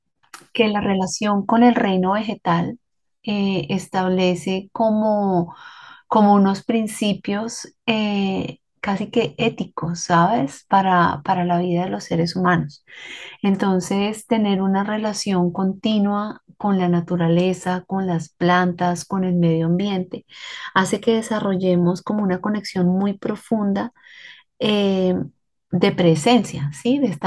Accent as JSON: {"language": "Spanish", "town": "Tunja", "region": "Boyacá", "country": "Colombia", "said": "Yo soy originalmente de Tunja y vivíamos en un barrio de común y corriente de ciudad intermedia"}